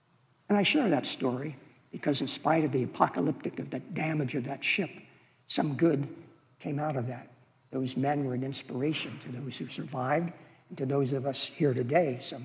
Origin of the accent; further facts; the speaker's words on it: York, Pennsylvania, United States; He was from York, Pennsylvania, my hometown, so I'm well familiar with Rabbi Good because there's a school named for him and a mural in the center city that depicts his heroism.